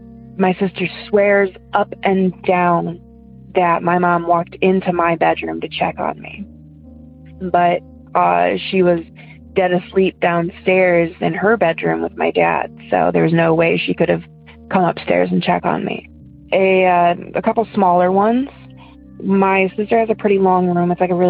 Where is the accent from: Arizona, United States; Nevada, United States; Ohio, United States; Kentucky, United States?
Ohio, United States; I'm from Ohio.